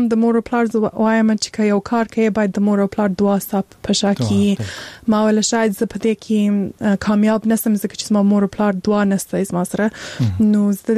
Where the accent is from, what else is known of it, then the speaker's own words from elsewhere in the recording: Afghanistan; مور پلار می افغانان دي زه خپل افغان یم